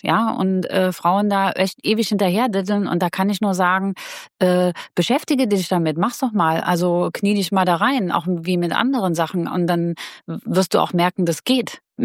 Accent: Switzerland; Ich dattel da als Schweizer Männermesser durch die Gegend und mache alles.

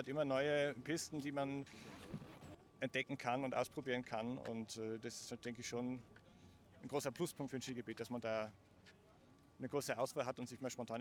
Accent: Berlin, Germany; Ich komme aus Berlin eigentlich

